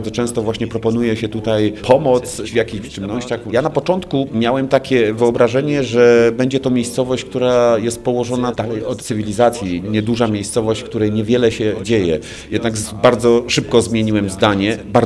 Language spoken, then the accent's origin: Polish; Germany; now in Poland; U nas w Niemczech dzieci w przedszkolu spędzają więcej czasu na zabawach.